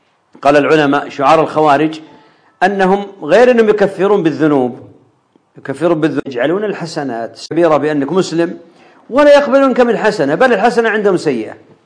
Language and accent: Arabic; Saudi Arabia; مثل ما حاصل عندنا في السعودية،